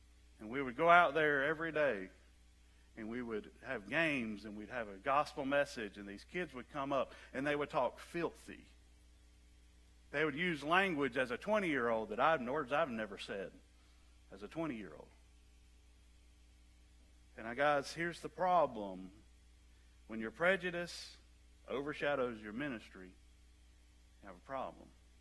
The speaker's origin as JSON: {"language": "English", "region": "Alabama", "country": "United States", "tie": "born or raised there", "said": "Now, I grew up in the Deep South. I was the buckle belt of Alabama. I grew up in a town where you could throw a rock in any direction and hit a church."}